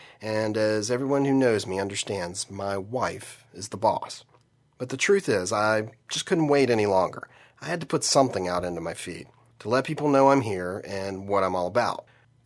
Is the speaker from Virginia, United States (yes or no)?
yes; Virginia, United States; now in North Carolina, United States; While I live in North Carolina now, I grew up in Virginia and attended the University of Virginia back in the late 80s.